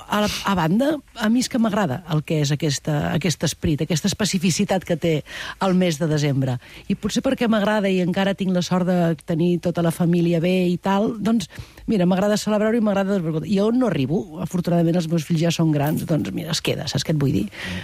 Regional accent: Sabadell, Catalonia, Spain; Jo soc de Sabadell

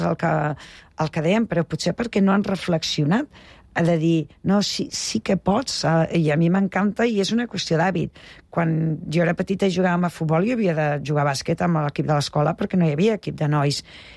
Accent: Tarragona, Catalonia, Spain; Jo, que soc de Tarragona

